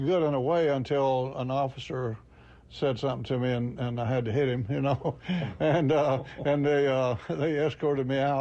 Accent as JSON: {"language": "English", "town": "Panama City", "region": "Florida", "country": "United States", "said": "Panama City, Florida."}